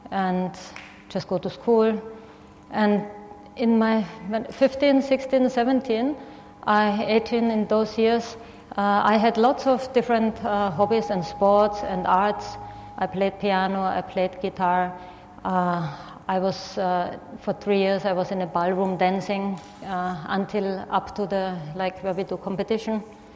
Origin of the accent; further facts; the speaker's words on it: Austria; English is a second language; moved away; also born or lived in Nepal / India; Please excuse my English, as I'm from Austria. And having lived in Nepal and India for so long, the English, however good it might have been before, it gets really worse.